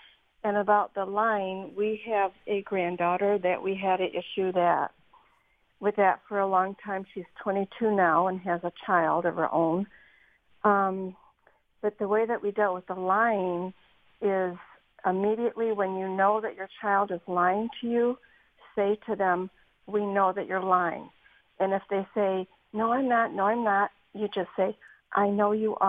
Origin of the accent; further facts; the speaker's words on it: Michigan, United States; I'm also from Michigan.